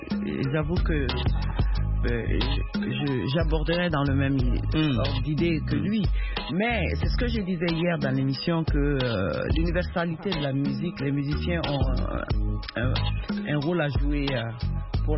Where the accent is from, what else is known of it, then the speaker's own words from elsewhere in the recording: Mali; Moi, je suis ouest-africaine, à Tchando, je viens du Mali.